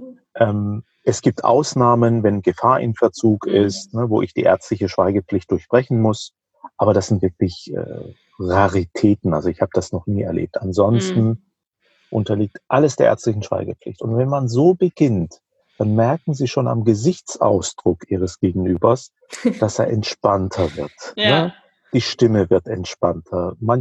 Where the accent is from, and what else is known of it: Rhineland-Palatinate, Germany